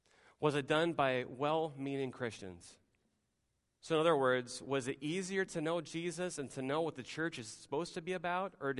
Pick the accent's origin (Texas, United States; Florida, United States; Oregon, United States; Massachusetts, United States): Florida, United States; We just moved here. And then the question that followed was this, well, where are you from? Well, Florida originally.